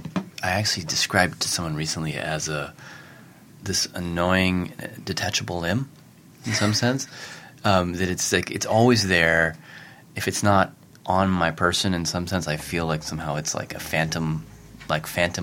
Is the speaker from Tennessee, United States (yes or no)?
yes; Tennessee, United States; I grew up in Tennessee, pre-cell phone, pre-internet, really.